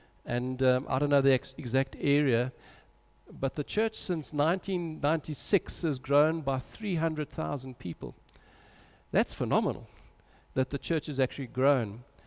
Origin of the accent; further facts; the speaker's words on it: Germiston, Gauteng, South Africa; I grew up in Germiston, and in those years in Germiston was a wonderful town.